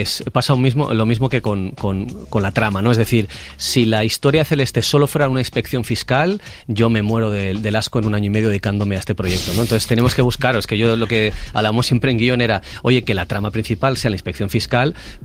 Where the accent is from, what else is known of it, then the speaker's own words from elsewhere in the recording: Basque Country, Spain; ni siquiera ha participado como buen vasco con plantillas, o sea, piso hacia adentro